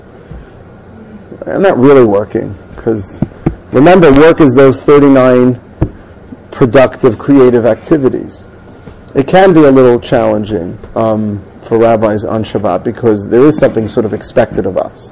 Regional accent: Queens, New York, United States; I used to have to walk 20, 30 minutes to the next neighborhood. I grew up in Queens.

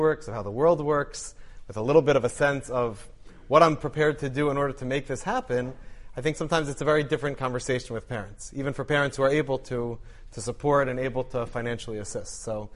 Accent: Bergenfield, New Jersey, United States; I'm from Bergenfield, but we'll leave that for now.

